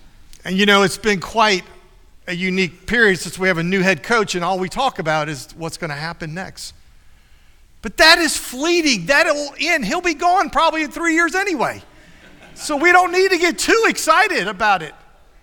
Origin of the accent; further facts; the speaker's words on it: New Orleans, Louisiana, United States; I was born and raised in New Orleans. My mother's side of the family was Catholic. My dad's side of the family was Presbyterian.